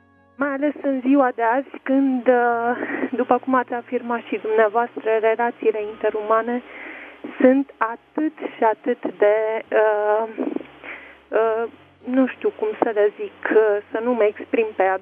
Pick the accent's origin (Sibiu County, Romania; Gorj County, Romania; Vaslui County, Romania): Sibiu County, Romania; Sibiu; born there; also born or lived in Bucharest; Ei, de ca origine, sunt din Botoșani, eu m-am născut în Sibiu. Am trăit 20 și ceva de ani în București, dar dorința mea din totdeauna, de când am trăit în București, a fost să mă reîntorc pe meleagurile natale.